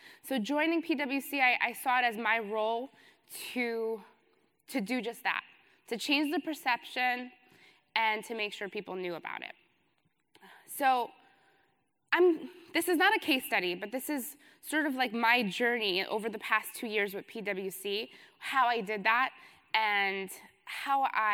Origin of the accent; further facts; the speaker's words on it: New York City, New York, United States; I'm from New York City, so it feels like it's, 11 o'clock for sure.